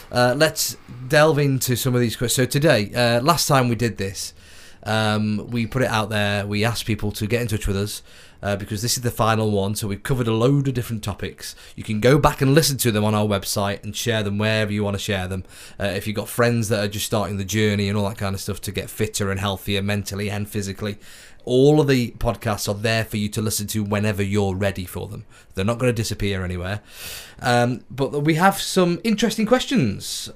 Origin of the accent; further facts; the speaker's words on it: Stoke-on-Trent, West Midlands, United Kingdom; Do you know what we call it in Stoke? I'm from Stoke-on-Trent.